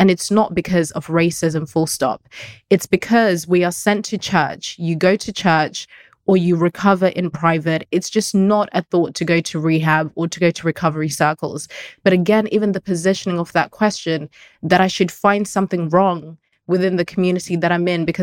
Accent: Zimbabwe; now in United Kingdom; So I'm an immigrant. I was born and raised in Zimbabwe and moved to the UK. And my family, maybe because we're Shona and because we're immigrants

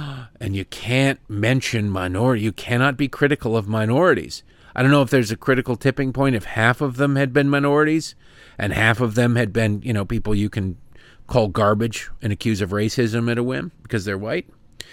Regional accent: Dearborn, Michigan, United States; If you look at the Midwest, and I am from the Midwest, Midwesterners are not rabid radical lefties.

